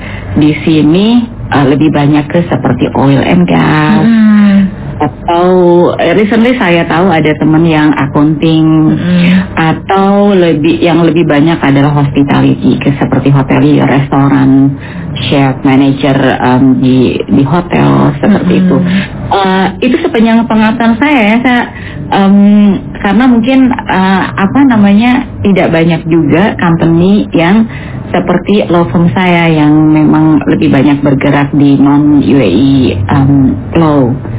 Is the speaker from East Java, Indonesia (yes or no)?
no; West Java, Indonesia; saya orang Sunda, jadi saya tahu persis gitu perbandingannya